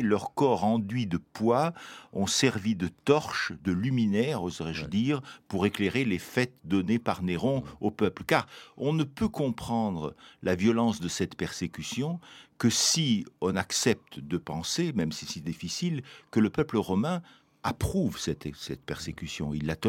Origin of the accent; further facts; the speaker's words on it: France; en tant que Français, en tant que descendant de la Gaule romaine